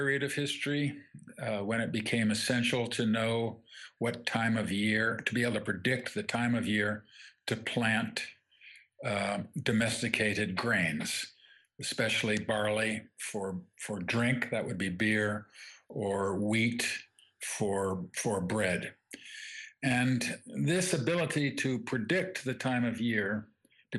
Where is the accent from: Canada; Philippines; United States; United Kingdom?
United Kingdom; England; for me, thinking of England, which I've largely studied, and I grew up in England